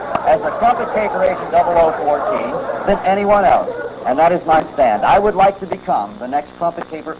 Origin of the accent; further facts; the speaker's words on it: Hartford, Connecticut, United States; Now, I grew up in Hartford, and I've lived in Hartford all my life, and I feel that I know Hartford County better than anyone else.